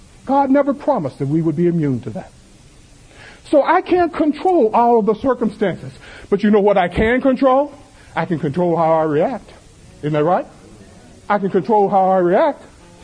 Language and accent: English; the South, United States; I'm from the South.